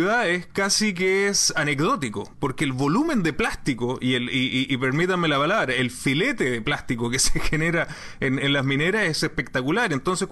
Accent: Iquique, Tarapacá, Chile; Yo ahora estoy en Iquique, en mi tierra natal, en Tarapacá.

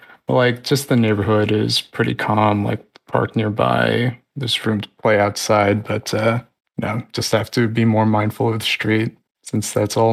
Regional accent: Brooklyn, New York, United States; I've only lived at this one place in Brooklyn though.

